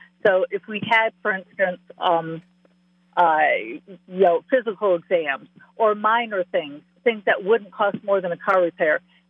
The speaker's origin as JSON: {"language": "English", "town": "Grayslake", "region": "Illinois", "country": "United States", "tie": "born or raised there", "also_born_or_lived": "Libertyville", "moved": "as an adult", "said": "Ironically, I was born in a city called Libertyville, so that was very fitting. But I grew up in Grays Lake, so we're neighbors."}